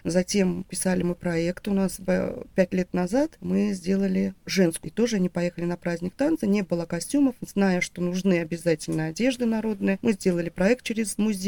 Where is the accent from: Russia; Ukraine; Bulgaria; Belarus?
Ukraine; я вообще сама с Украины